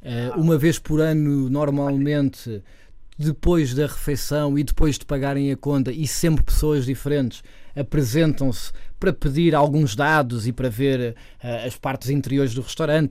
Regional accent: Portugal; enquanto português, enquanto cozinheiro português

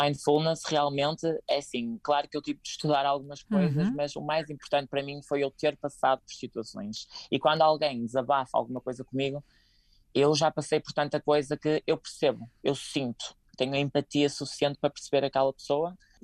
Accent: Portugal; nós somos portugueses

